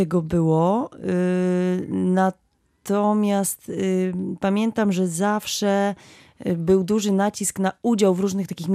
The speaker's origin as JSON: {"language": "Polish", "region": "Łódź Voivodeship", "country": "Poland", "said": "ja przede wszystkim działam w Chorągwi Łódzkiej, bo pochodzę z tamtych okolic."}